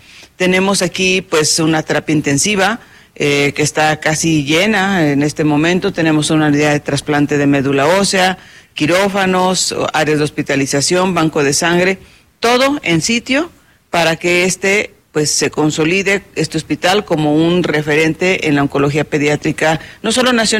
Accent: Mexico; como sociedad mexicana sabemos que es muy importante

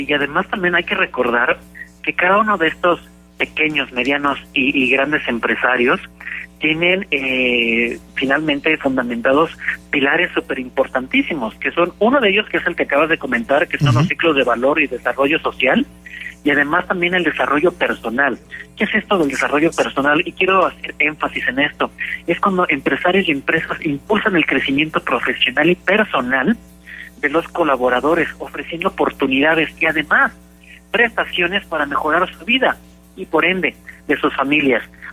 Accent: Mexico; es algo que nos caracteriza nosotros como mexicanos.

